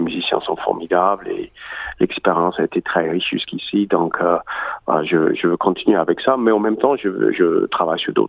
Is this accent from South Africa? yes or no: no; Melbourne, Victoria, Australia; born there; French is a second language; Oui, moi je suis né ici en Australie, à Melbourne.